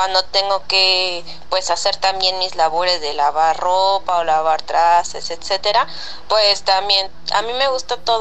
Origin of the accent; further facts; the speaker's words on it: Mexico City, Mexico; Y pues yo soy acá de la Ciudad de México.